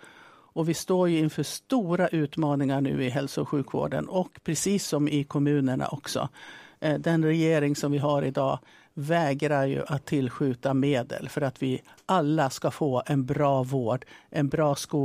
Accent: Gävle, Gävleborg County, Sweden; moved away as an adult; also born or lived in Umeå; now in Stockholm, Sweden; Och jag är född i Umeå, kom till Gävle när jag var ungefär 5 år.

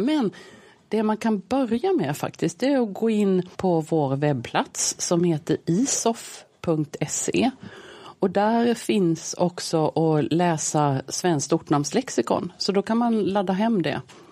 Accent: Småland, Sweden; som är typiskt för Småland där jag kommer ifrån.

